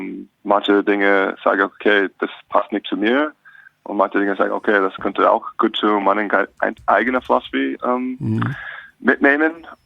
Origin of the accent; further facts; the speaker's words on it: Alaska, United States; German is a second language; moved away as an adult; Ich bin in Alaska aufgewachsen